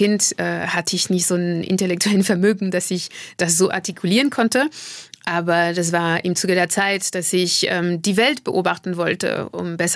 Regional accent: Paris, Île-de-France, France; ich komme aus Frankreich, bin in Frankreich geboren, mein Vater ist jüdisch-algerisch aus Algier und meine Mutter kommt aus Martinique und ich bin eben in dieser Familie groß geworden und in Paris

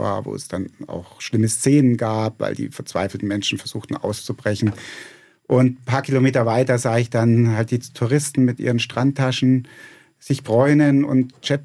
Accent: Tutzing, Bavaria, Germany; Ich bin im Süden von München aufgewachsen, in Tutzing am Starnberger See.

